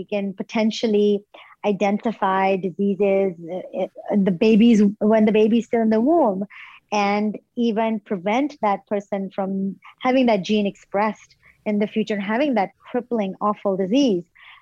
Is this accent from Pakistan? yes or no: yes; Pakistan; moved away as an adult; also born or lived in United States / London; now in Singapore; I grew up in Pakistan and I did all my education till high school over there. Then I went to the US. I went to Boston for my undergraduate, moved to New York, worked there, did my graduate degree, then spent some time in London where I did my PhD.